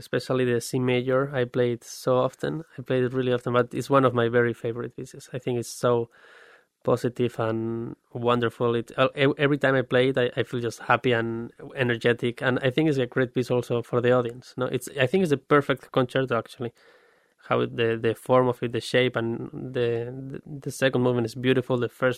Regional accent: Madrid, Community of Madrid, Spain; English is a second language; I'm from Spain. I'm from Madrid.

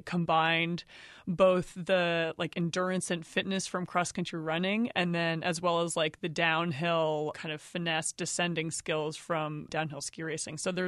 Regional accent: Jericho, Vermont, United States; Yeah, exactly. I ran cross country for Mount Mansfield Union High School, and I was also downhill ski racing up at Smuggs.

